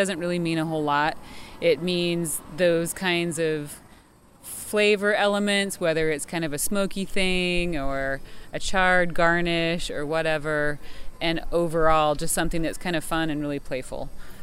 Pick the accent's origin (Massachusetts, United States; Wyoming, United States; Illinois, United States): Wyoming, United States; Growing up in Wyoming, trout is like the salmon of Wyoming.